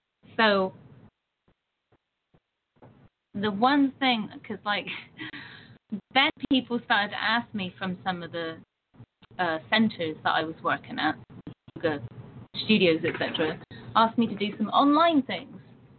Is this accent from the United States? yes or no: no; United Kingdom; because obviously I'm British, You can kind of hear it.